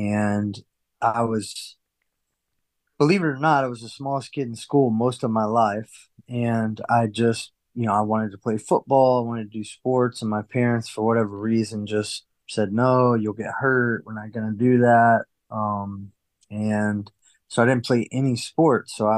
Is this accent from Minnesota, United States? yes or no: no; Asheville, North Carolina, United States; So I ended up winning the event in my hometown at the Asheville Civic Center.